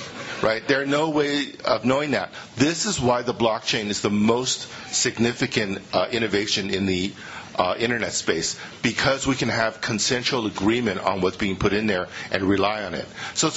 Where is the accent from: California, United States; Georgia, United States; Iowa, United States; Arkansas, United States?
California, United States; Hi, so I'm from Silicon Valley